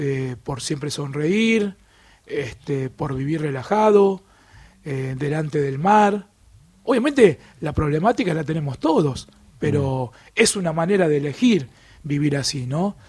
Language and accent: Spanish; Ogimi, Okinawa, Japan; yo soy de Ogimi, un pueblo de Okinawa